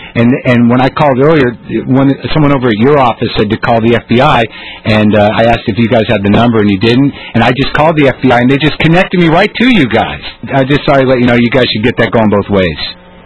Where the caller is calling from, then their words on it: New York City, New York, United States; I'm calling from New York City.